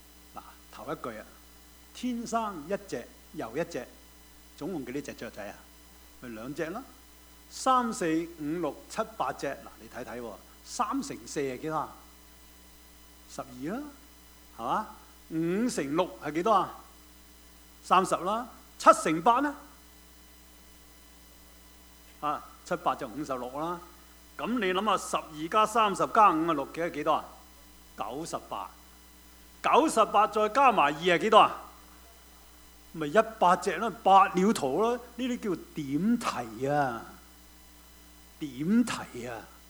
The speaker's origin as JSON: {"language": "Chinese", "region": "Guangdong", "country": "China", "said": "我们广东人呢有一个很出名的文人叫论文序"}